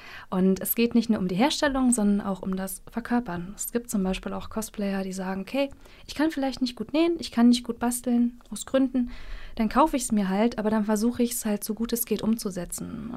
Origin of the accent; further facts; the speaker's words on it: Mecklenburg-Vorpommern, Germany; now in Jena, Germany; Also, ich komme ursprünglich aus Mecklenburg und bin vor 2,5 Jahren nach Jena gezogen.